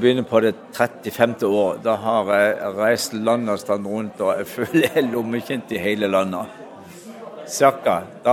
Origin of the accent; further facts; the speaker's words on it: Mandal, Agder, Norway; og der var der en båtbygger hjemme i Mandal som ba for Guds eiendomsfolk. Og det gikk inn i mitt hjerte, og da var jeg bare ca. 6 år.